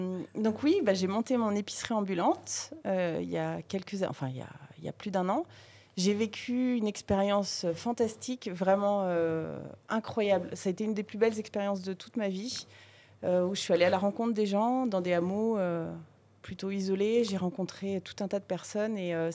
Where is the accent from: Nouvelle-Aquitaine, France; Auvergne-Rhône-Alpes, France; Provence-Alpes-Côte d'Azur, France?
Nouvelle-Aquitaine, France; La Rochelle; now in Saint-Michel-de-Maurienne, France; Alors, à l'origine, je viens pas du tout de la montagne, je viens plutôt du bord de mer, de l'océan Atlantique. Je viens de La Rochelle, mais je me suis installée à Saint-Michel-de-Maurienne plus précisément il y a quelques années, en 2018.